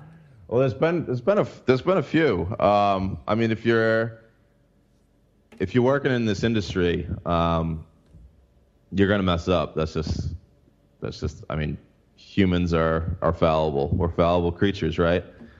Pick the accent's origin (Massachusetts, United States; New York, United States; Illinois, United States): Massachusetts, United States; I mean, I'm a kid from Massachusetts. I went to UMass.